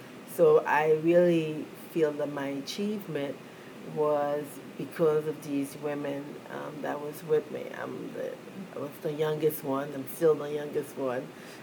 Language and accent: English; New York City, New York, United States; I'm from New York City. My parents are Haitian. You can say I'm American Haitian because I was born here.